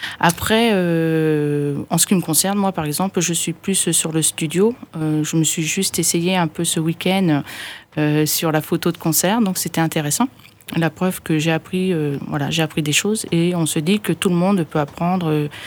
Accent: Sainte-Croix, Occitanie, France; Moi je suis de Sainte-Croix

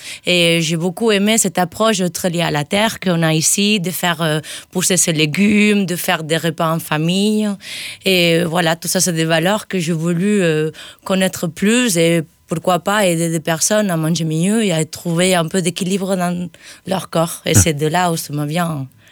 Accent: Spain; French is a second language; now in France; arrivé en Aveyron en 2017 après avoir vécu dans plusieurs pays de l'Europe. Donc avec mon accent, vous allez voir, ouais, je viens pas de France, je viens d'Espagne.

